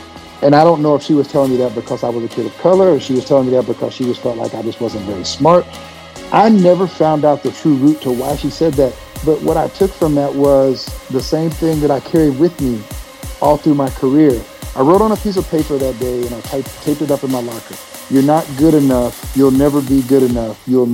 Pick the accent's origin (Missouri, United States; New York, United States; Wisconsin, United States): Missouri, United States; Pilot Knob; Well, let's correct the population first. Pilot Knob was 722 people.